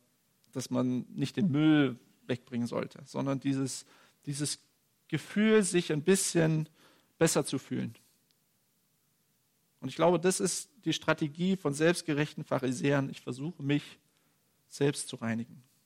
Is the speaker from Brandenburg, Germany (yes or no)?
yes; Cottbus, Brandenburg, Germany; Also ich komme aus Cottbus, da gibt es manche Leute, die sind sehr kritisch, was diese ganze Thematik angeht.